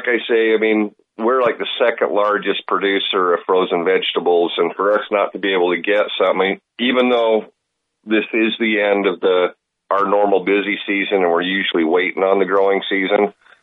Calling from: Ogden, Utah, United States; from Ogden again.

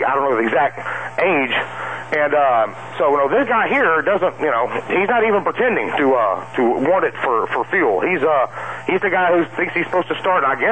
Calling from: Atlanta, Georgia, United States; in Atlanta.

